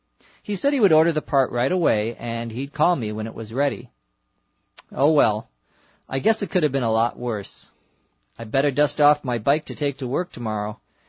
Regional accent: Los Angeles, California, United States; from Los Angeles.

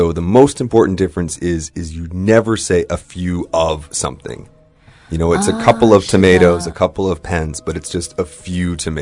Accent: Canada; I actually wrote it T-O-N-N-E, but that's just because I'm Canadian.

